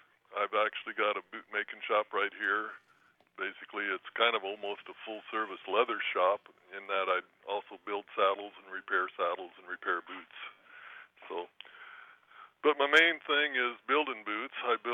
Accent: Iowa, United States; the story I tell everybody is that I grew up in Iowa

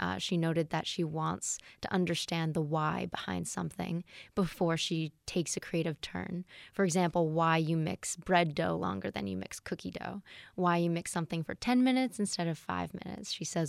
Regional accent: Boston, Massachusetts, United States; I mean, I grew up in Boston, so I'm with her on that one as well.

